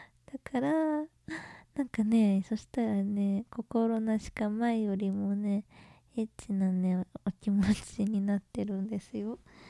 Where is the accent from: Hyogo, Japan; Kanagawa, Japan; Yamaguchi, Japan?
Kanagawa, Japan; 私は神奈川県出身です。で、年は20代前半です。